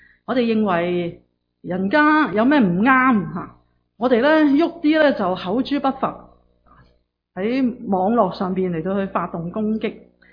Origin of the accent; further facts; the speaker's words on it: China; 我哋其实中国人或者呢都几常系有咁嘅情况